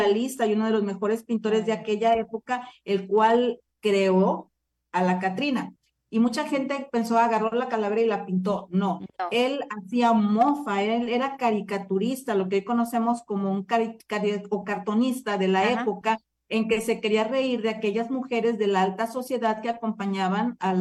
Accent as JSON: {"language": "Spanish", "region": "Colima", "country": "Mexico", "said": "de donde yo soy, que es Colima, nuestra feria anual, la feria maxi de mi estado, se llama Feria de Todos los Santos."}